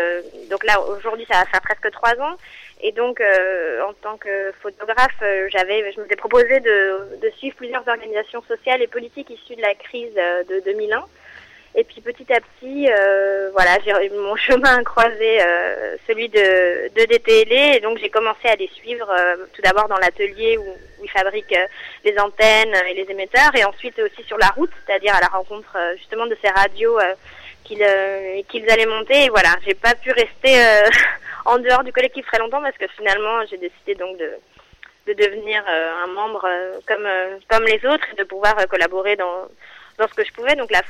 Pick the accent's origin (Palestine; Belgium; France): France; moi en tant que Française